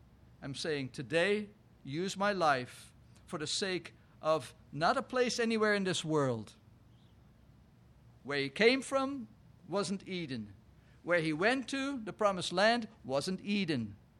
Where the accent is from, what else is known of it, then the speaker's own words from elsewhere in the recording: Netherlands; now in United States; I, as an immigrant, I came from the Netherlands in 1982